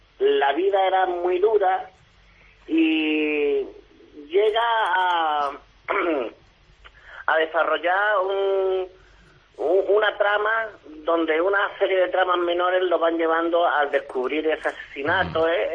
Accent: Málaga, Andalusia, Spain; also born or lived in Antequera; Yo, aunque haya nacido en Antequera, yo me he criado aquí en Málaga y aunque no desprecio mi tierra, Antequera, ¿no? Pero me siento muy malagueño.

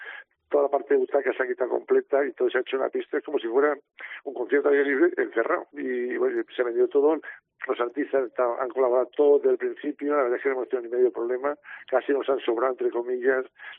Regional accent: Region of Murcia, Spain; La mayor parte son murcianos, o somos murcianos.

